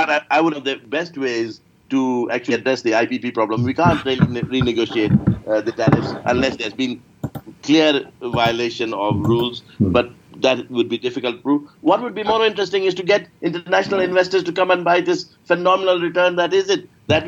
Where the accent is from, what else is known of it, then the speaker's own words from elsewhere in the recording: England, United Kingdom; I grew up in England